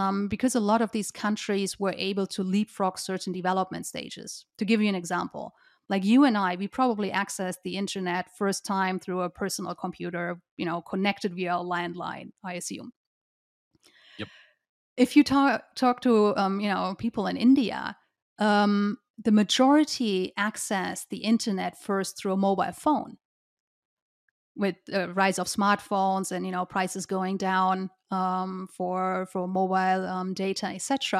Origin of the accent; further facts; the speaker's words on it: Germany; English is a second language; my home country, Germany